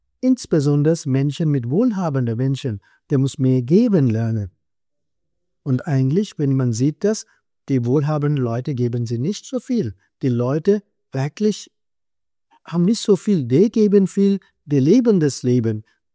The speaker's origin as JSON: {"language": "German", "country": "India", "second_language": "German", "lives_now": "Germany", "said": "Ja, ich ursprünglich komme aus Indien, aber meine Heimat momentan ist Deutschland."}